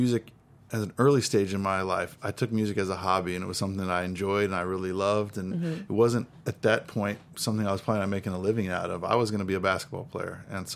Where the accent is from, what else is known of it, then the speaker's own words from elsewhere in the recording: Los Angeles, California, United States; also born or lived in Boston; I was born in Boston. You know, my parents were both in college, actually going to music school, New England Conservatory of Music. And then my dad went to Berkeley as well. And I was born there and then moved to Los Angeles